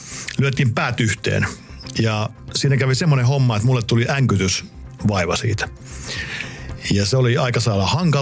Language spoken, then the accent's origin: Finnish; Tampere, Pirkanmaa, Finland; also born or lived in Saarijärvi; Mä oon syntynyt Saarijärvellä Keski-Suomessa, mutta sitten mä olin vain 3 kuukauden ikäinen, kun minun vanhempani pakkosiirsivät minut Tampereelle. Ja siellä asuin ensimmäiset 6 vuotta sitten elämästäni. Ja Kaukajärvellä Tampereella siellä asuttiin